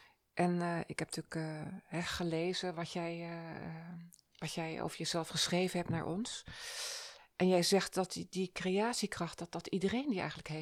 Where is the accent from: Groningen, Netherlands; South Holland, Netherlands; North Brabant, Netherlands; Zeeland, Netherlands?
Zeeland, Netherlands; Want ik kom uit Zeeland, zoals je weet.